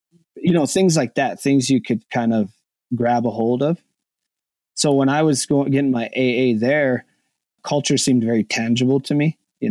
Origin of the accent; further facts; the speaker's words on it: Montana, United States; growing up in Crow, I had a fairly strong connection with culture and identity. So I was always aware, for the most part, that being a Crow Indian, you know, is different than everybody else.